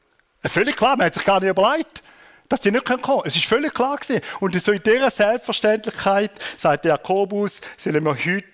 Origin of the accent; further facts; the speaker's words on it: Thurgau, Switzerland; Ich bin selber auf dem Bauernhof aufgewachsen. Wir hatten Milch- und Obstwirtschaft im Thurgau draussen.